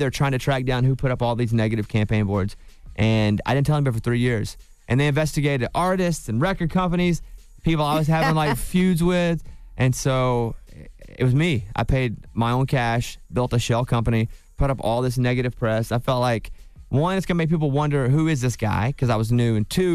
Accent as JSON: {"language": "English", "town": "Hot Springs", "region": "Arkansas", "country": "United States", "tie": "born or raised there", "said": "So growing up in Hot Springs, Arkansas, they live right next door to each other."}